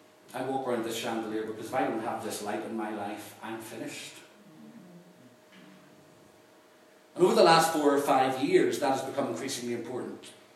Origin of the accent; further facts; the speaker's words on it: Northern Ireland, United Kingdom; And I come from Northern Ireland.